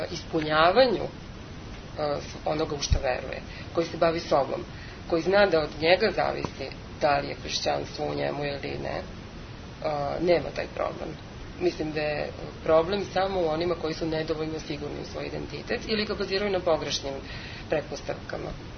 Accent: Vojvodina, Serbia; da potičem iz Vojvodine, nama je najnormalnije

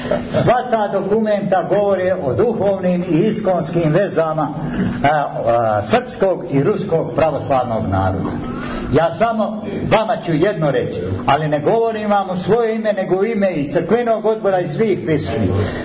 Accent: Banjani, Nikšić Municipality, Montenegro; nije običaj kod nas u Banjane da čovjek citira šta mu je žena rekla

